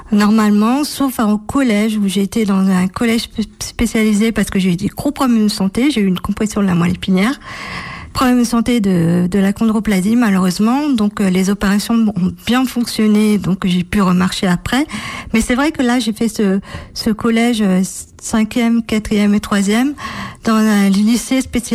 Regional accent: Nantes, Pays de la Loire, France; j'ai 48 ans. Je suis nantaise d'origine, j'ai fait des études en biologie

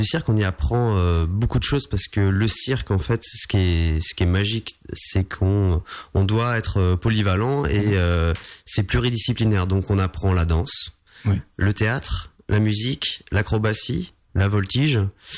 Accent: Challans, Pays de la Loire, France; born there; je suis né à Challans en 1991.

